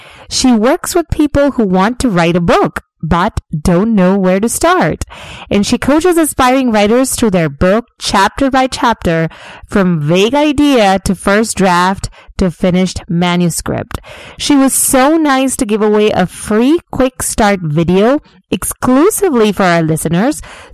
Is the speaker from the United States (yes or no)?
yes; Houston, Texas, United States; Morgan and I are from the same city, so we're both from Houston.